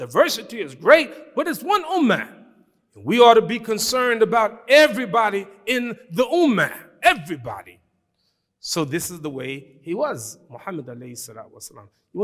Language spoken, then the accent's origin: English; Brooklyn, New York, United States; So I got an attitude again. I'm from Brooklyn, right?